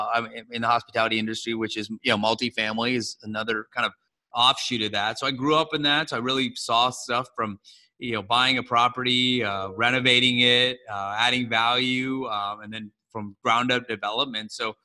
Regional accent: Ohio, United States; now in San Antonio, United States; So I've been in San Antonio for about 10 years. I moved here from the north. I grew up in Ohio, got tired of the cold, and really just packed up my bags and moved to Texas.

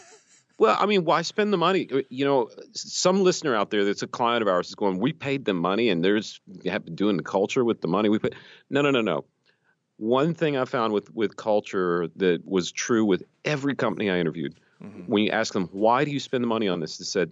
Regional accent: North Carolina, United States; Now, having said that, I grew up in Western North Carolina, like deep in the woods.

